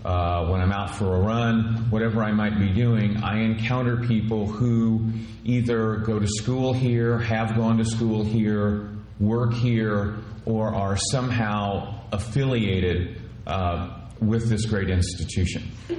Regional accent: Mattoon, Illinois, United States; I was born and raised in Mattoon.

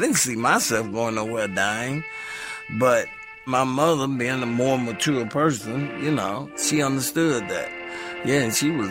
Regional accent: Chicago, Illinois, United States; also born or lived in Northport, Alabama; I was born in Northport, Alabama, but I grew up in Chicago, the South Side.

